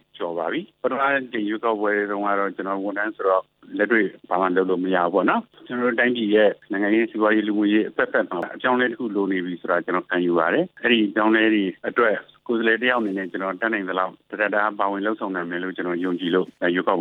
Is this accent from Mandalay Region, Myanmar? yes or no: yes; Mandalay, Mandalay Region, Myanmar; ကျွန်တော်မန္တလေးသားပါ